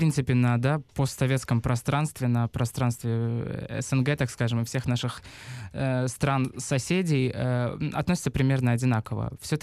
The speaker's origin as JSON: {"language": "Russian", "country": "Belarus", "tie": "born there", "said": "я родился в Беларуси"}